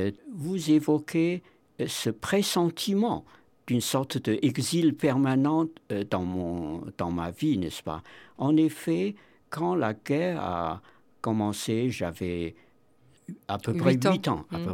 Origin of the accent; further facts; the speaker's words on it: China; moved away as an adult; Parce que j'ai quitté la Chine dans des conditions un peu imprévues. À ce moment-là, j'étais un jeune homme de 19 ans et demi.